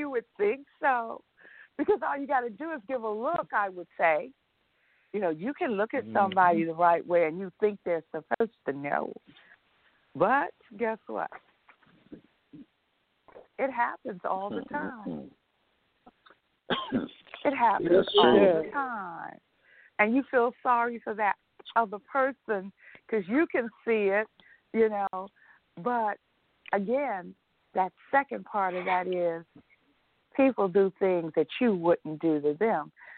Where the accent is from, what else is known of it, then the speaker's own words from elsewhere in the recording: Chicago, Illinois, United States; I'm from Chicago. Don't even go there.